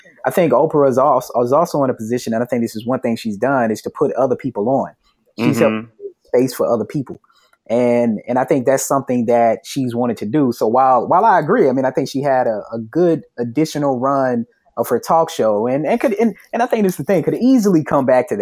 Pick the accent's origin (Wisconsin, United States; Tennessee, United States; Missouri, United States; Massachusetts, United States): Tennessee, United States; I mean, as a native Tennessean, the fact that I grew up in Tennessee, I mean, just being a Southerner, that gets me excited.